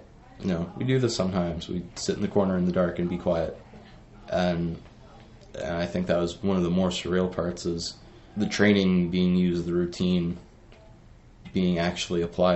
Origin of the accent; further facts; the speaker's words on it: Kentucky, United States